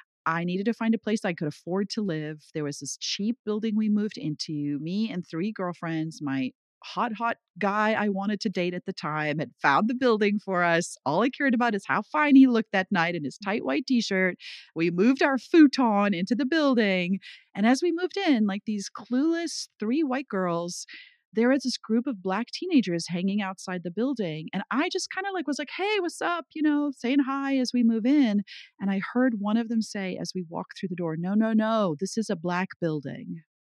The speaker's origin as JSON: {"language": "English", "region": "KwaZulu-Natal", "country": "South Africa", "tie": "born or raised there", "first_language": "Zulu", "second_language": "English", "moved": "yes", "lives_now": "United States", "said": "I was born in Zululand. I grew up speaking Zulu. My dad was a doctor there."}